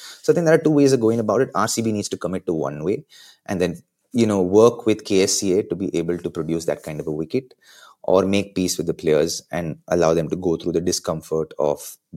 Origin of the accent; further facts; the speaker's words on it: Bangalore, Karnataka, India; And it's my home state, right? And I want this for the people of Bangalore.